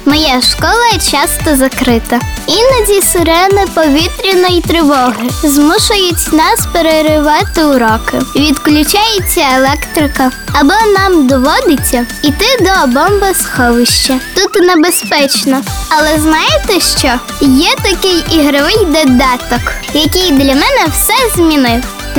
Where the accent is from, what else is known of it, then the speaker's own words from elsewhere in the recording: Uman, Cherkasy Oblast, Ukraine; і я народилась в місті Умані, Черкаської області, Україна. Це мій дім.